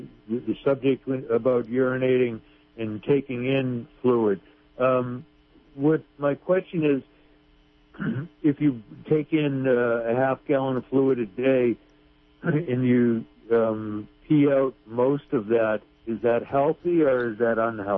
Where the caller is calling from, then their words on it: Piercy, California, United States; Yeah, I am calling from Piercy.